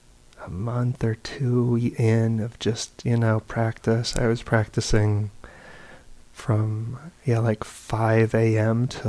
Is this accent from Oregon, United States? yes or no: no; New York, United States; I grew up in New York.